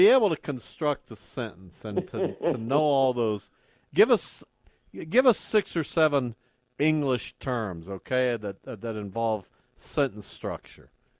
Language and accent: English; Derby, Kansas, United States; I'm from Derby, by the way.